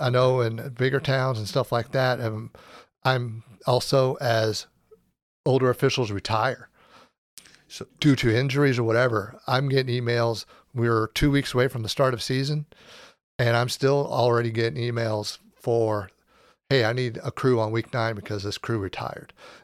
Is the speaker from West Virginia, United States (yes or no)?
no; Gillespie, Illinois, United States; I was from Gillespie, and we wanted to get away from, there's a lot of Southern Illinois, Southwest Illinois.